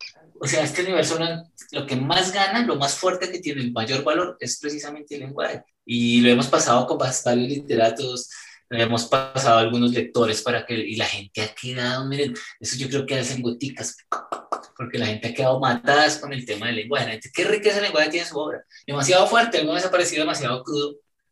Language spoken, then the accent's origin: Spanish; Bogotá, Colombia; también soy putamente urbano, me crié en el centro de la capital